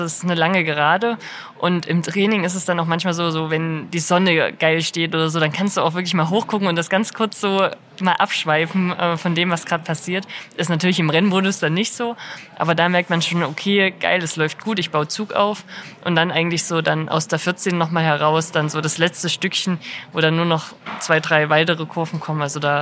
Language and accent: German; Buchholz, Saxony, Germany; Also ich bin in Buchholz aufgewachsen und da auch zur Grundschule gegangen und habe einen 5 Jahre älteren Bruder.